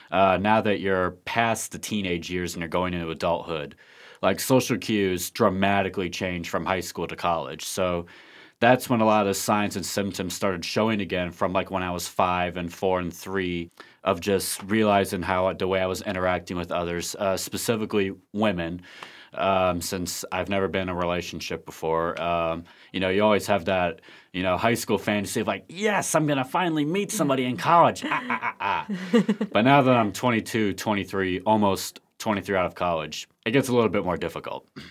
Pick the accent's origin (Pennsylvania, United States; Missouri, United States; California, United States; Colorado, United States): Missouri, United States; St. Louis; I'm from St. Louis. So when I came here to Mizzou